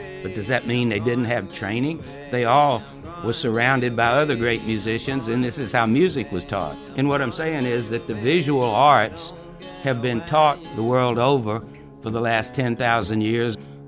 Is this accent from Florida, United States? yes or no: no; Georgia, United States; I came back to live in the South where I'm from. I'm from Georgia.